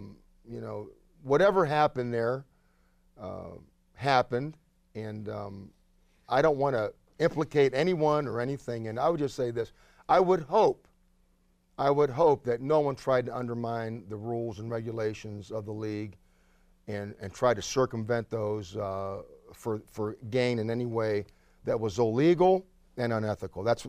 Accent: Steubenville, Ohio, United States; I'm from Steubenville, Ohio, which is chock full of Cleveland Browns fans, just so you know that. But we're within 40 miles of the Pittsburgh area.

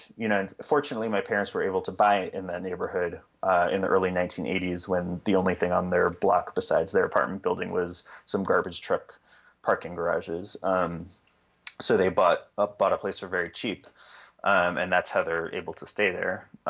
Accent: New York City, New York, United States; As I said, I grew up in the West Village, and I kind of have this idealized image of it now that I'm an adult

